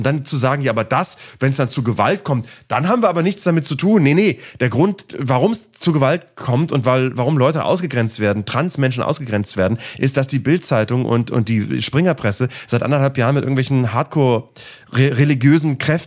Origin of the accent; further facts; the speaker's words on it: Bremen, Germany; gerade vorgestern in Bremen, meiner Heimatstadt